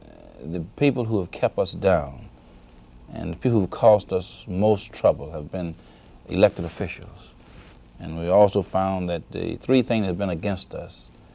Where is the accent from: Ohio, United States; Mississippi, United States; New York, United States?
Mississippi, United States; I was born and reared in Mississippi, and I never like to come north